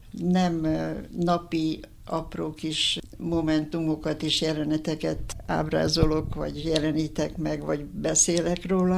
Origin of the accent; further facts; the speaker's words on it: Transylvania, Romania; Én a második világháború végén születtem. lettem. Amikor óriási változások történtek a világban, és itthon nálunk is. Erdélyben élő magyar közösségünk akkor vált töredék nemzetté saját szülőföldjén.